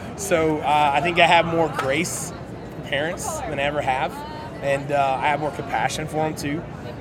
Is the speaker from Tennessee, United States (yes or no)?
yes; Memphis, Tennessee, United States; I'm from Memphis, Tennessee. I'm in my 40s.